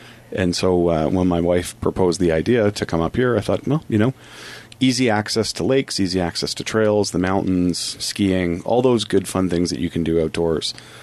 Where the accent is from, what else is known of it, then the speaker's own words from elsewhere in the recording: Toronto, Ontario, Canada; moved away as an adult; also born or lived in Vancouver; now in Prince George, Canada; I'm a Torontonian